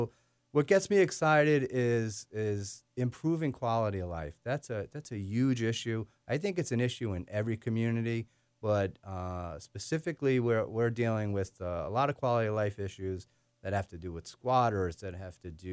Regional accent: Shirley, New York, United States; I was born and raised in the community. I grew up in Shirley. I grew up riding my bike down William Floyd Parkway across that Smith Point Bridge to that park, you know, for years, right?

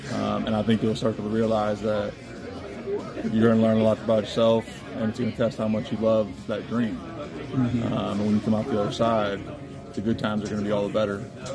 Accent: Milton, Washington, United States; I'm from a small town called Milton, Washington.

